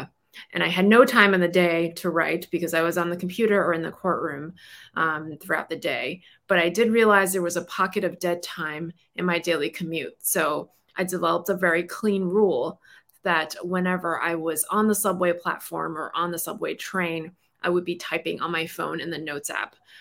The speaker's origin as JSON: {"language": "English", "town": "Brooklyn", "region": "New York", "country": "United States", "said": "I'm a litigator. I'm from Brooklyn. I'm loud."}